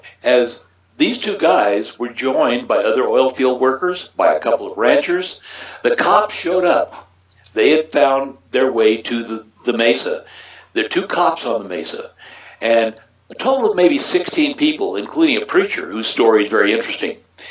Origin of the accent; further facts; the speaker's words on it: New Mexico, United States; Now, of course, I grew up in New Mexico, but there were probably more military in New Mexico than there were civilians.